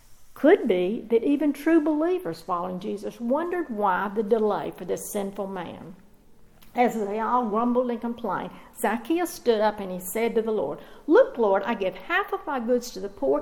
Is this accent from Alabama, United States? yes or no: yes; Moody, Alabama, United States; I grew up in Moody when it was a crossroads and cattle crossings